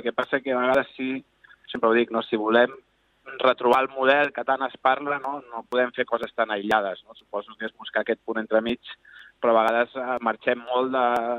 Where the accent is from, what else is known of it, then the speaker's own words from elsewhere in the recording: Granollers, Catalonia, Spain; havíem coincidit també a Granollers, perquè els dos som de Granollers